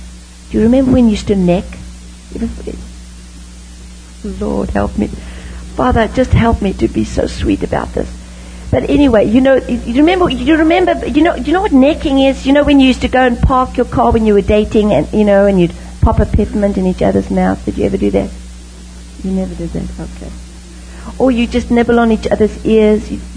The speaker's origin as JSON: {"language": "English", "country": "South Africa", "tie": "born or raised there", "said": "You know, I grew up in South Africa. That's why I speak a little differently. And we speak two languages in South Africa."}